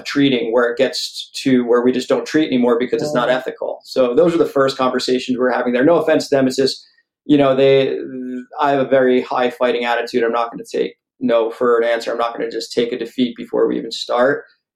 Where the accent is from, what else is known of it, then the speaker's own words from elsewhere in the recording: Manasquan, New Jersey, United States; also born or lived in Hawaii; I'm actually back in my hometown after 22 plus years. I purchased a home in Manasquan, New Jersey, and I'm back here now, pretty much settled with my family for my son's healthcare